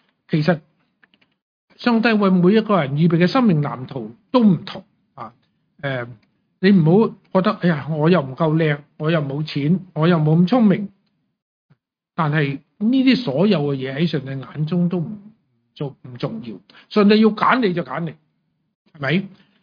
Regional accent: Hong Kong; moved away as an adult; also born or lived in China; 我喺中国大陆出世，4岁上帝带咗我嚟香港。 我出世嗰阵时系1952年，即系70年前。4岁嚟香港，18岁去咗加拿大，55岁翻翻嚟。

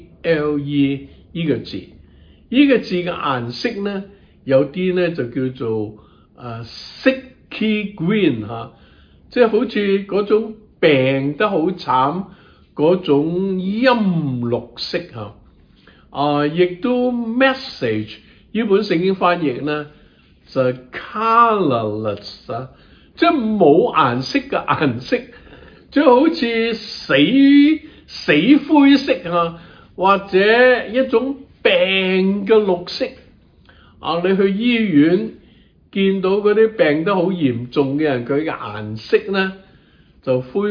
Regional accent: China; 所以呢我们中国人的人口是很多的

